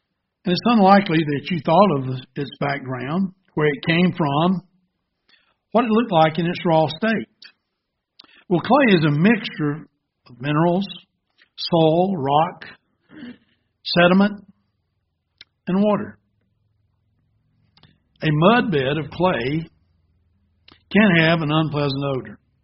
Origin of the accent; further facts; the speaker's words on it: the South, United States; And, of course, I was raised down in the South. And we had sulfur water when I was younger.